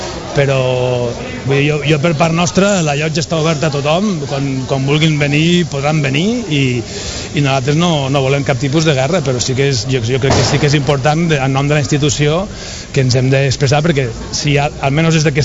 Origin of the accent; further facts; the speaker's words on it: Lleida, Catalonia, Spain; jo soc de Lleida i jo he anat al camp de Lleida de petit